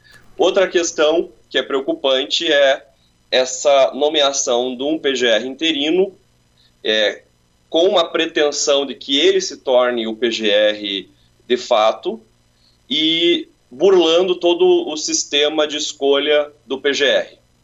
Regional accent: Curitiba, Paraná, Brazil; Eu sou de Curitiba, né, da famigerada República de Curitiba

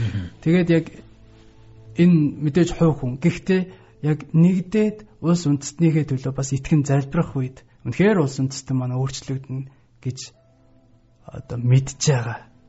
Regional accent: Khentii Province, Mongolia; Би Хинтэй аймагт төрж өссөн.

